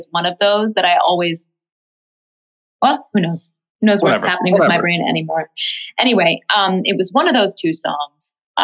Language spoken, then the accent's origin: English; New York, United States; I mean, I grew up in Tribeca before it was fancy pants. It was very like, it felt very much like a small town of like old hippies and artists and their kids.